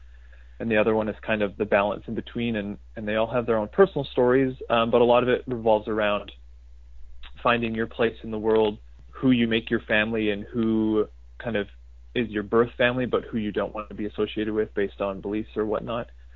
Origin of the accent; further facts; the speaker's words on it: Saskatchewan, Canada; Because growing up in Saskatchewan, it's pretty limited.